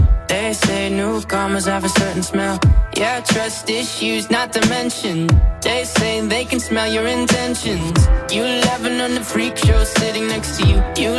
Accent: Copenhagen, Capital Region of Denmark, Denmark; Ja, nu er jeg selv fra Amager.

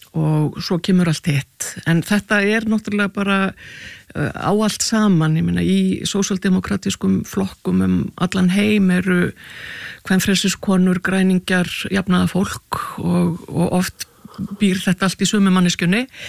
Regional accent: Reykjavik, Capital Region, Iceland; ég náttúrulega ólst upp í Norðumýrinni og síðan í Fossvoginum og svo fór ég í endaði með því að fara í menntaskólinni Reykjavík

